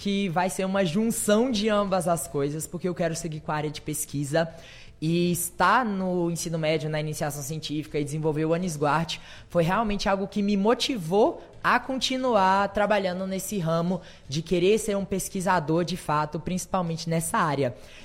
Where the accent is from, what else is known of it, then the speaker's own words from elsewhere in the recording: Barra do Choça, Bahia, Brazil; eu sou de Barra do Choça, a terra do café.